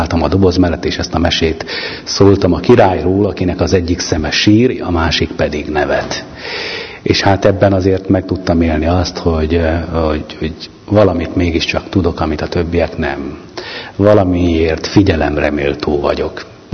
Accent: Tiszakóród, Szabolcs-Szatmár-Bereg, Hungary; 2 éves koromig otthon nevelkedtem, szatmárcsekei gyökerűnek vallom magam, de valójában az én szüleim már Tiszakúródon, a szomszédos faluban telepedtek meg.

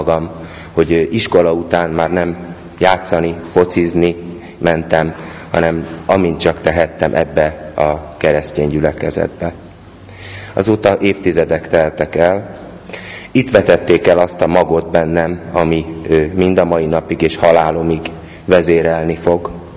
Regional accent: Budapest, Hungary; 46 éves. Budapesten születtem, ott is cseperedtem egy bensőséges, szeretettől átitatott családban.

